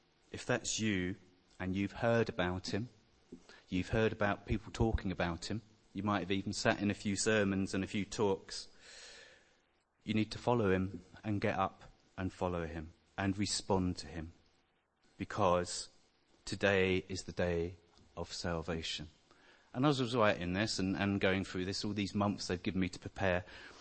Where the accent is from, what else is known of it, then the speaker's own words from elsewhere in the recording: South East England, United Kingdom; accent: Kent; It made me be unsure of who would take me the way I spoke and might take my accent seriously. A very hard Kent accent at the time.